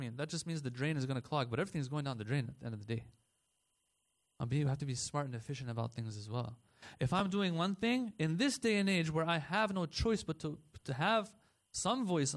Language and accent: English; North Carolina, United States; Growing up in North Carolina, we had to drive all the way to Washington, D.C., Maryland to get our hands on some halal chicken.